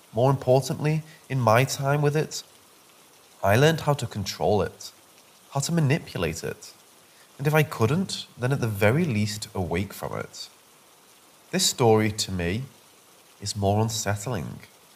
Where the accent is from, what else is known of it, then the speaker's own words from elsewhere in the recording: Midwest, United States; My wife is from Australia, and I'm from Midwest America. I'm 33, and she's 26.